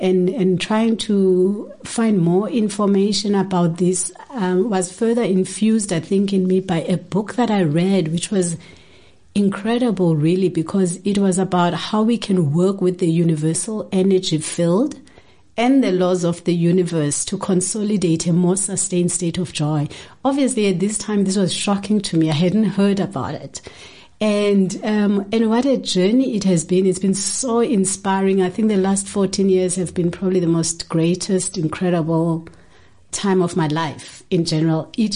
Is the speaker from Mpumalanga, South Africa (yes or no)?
no; Port Elizabeth, Eastern Cape, South Africa; I grew up in Port Elizabeth. It's now known as Gqeberha. I did my primary schooling there.